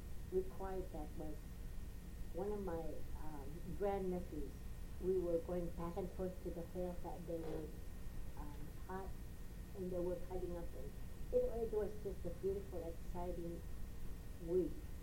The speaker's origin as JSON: {"language": "English", "town": "Kaktovik", "region": "Alaska", "country": "United States", "tie": "born there", "said": "My grandfather was one of the leaders in our village where I was born. I was born in Kahlon. Kahlonik, Alaska. K-A-K-T-O-V-I-K."}